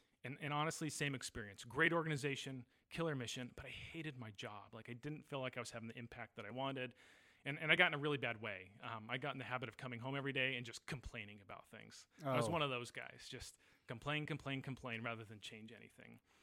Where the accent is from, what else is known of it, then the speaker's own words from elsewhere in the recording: Davis, California, United States; So I'm from Davis. So I military guy. Yeah. This is where I went to high school. Davis was as home as anywhere was.